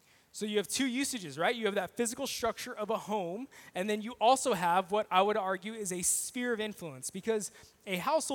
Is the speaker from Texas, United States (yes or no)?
no; Kingsburg, California, United States; my friends in my hometown in Kingsburg that come over for dinner.